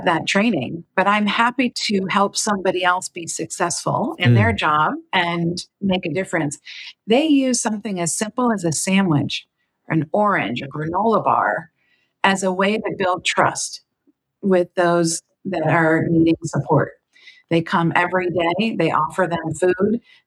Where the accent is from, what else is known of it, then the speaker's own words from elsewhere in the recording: Washington, District of Columbia, United States; now in Atlanta, United States; And I grew up in the Washington, D.C. area, not in Atlanta. Here now in Atlanta, we belong to a synagogue